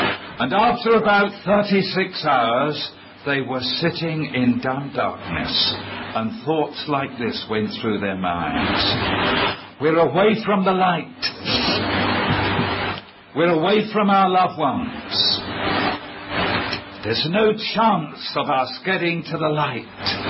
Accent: London, United Kingdom; I come from London, the East End of London, as you know.

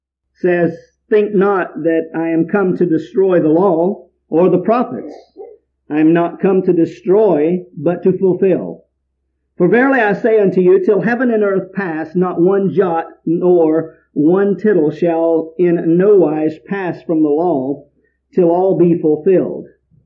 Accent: North Carolina, United States; now in New Hampshire, United States; Now, y'all have to understand, I'm not from New Hampshire originally, okay? I don't know if you picked up on that yet or not, but I'm really not. Originally from North Carolina

